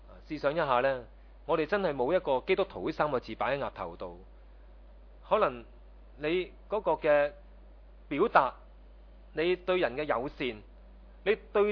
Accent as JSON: {"language": "Chinese", "country": "China", "said": "好像我们中国人说人的学习呢逆水行舟嘛"}